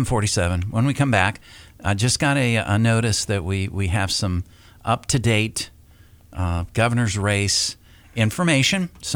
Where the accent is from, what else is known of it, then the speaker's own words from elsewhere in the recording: Florida, United States; Randy's prediction and mine, because I'm from Florida and I remember there's a lot of gators out there.